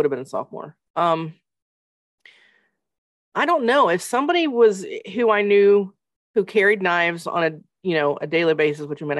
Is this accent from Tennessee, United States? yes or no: yes; Tennessee, United States; I mean, I grew up in Tennessee and I had access to guns all the time